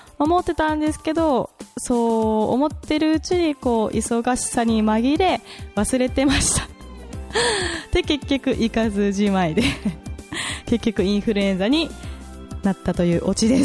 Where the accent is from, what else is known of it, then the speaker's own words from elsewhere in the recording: Tomakomai, Hokkaido, Japan; 私は根っからの苫小牧っ子なのでもう地元愛してますので、もうこれからも苫小牧中心の活動は変わりません